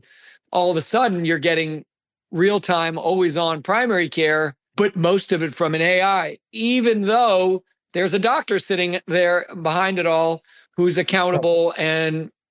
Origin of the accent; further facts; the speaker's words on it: Maine, United States; Switching to virtual solutions here in my home state of Maine, we're very rural.